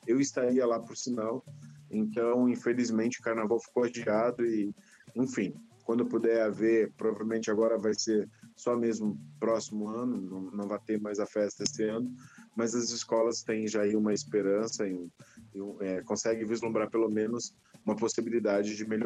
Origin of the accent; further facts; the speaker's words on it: Rio Grande do Sul, Brazil; accent: gaúcho; now in São Paulo, Brazil; Já perdi bastante o sotaque já. Só quando eu fico dentro do barracão, aí não tem como. Aí sai sotaque, sai tchê, sai bá